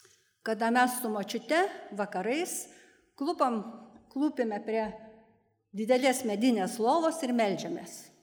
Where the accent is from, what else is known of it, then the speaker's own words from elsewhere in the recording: Šiauliai, Šiauliai County, Lithuania; jis man parinko vietą Šiaulius, aš gimiau Šiauliuose ir dabar Šiauliuose gyvenu.